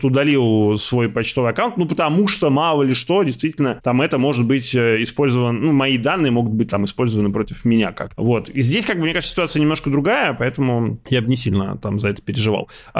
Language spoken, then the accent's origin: Russian; Russia; ребята из Украины, я из России